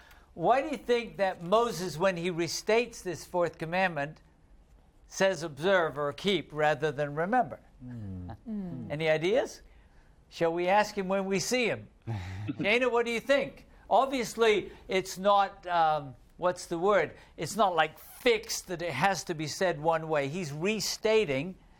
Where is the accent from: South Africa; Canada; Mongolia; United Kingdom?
United Kingdom; I know I'm British